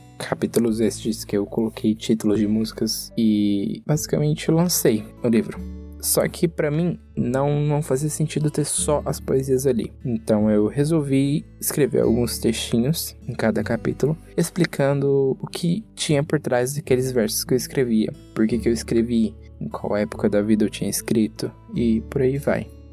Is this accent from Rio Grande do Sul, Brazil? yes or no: no; Goiânia, Goiás, Brazil; tenho 19 anos, sou de Goiânia, Goiás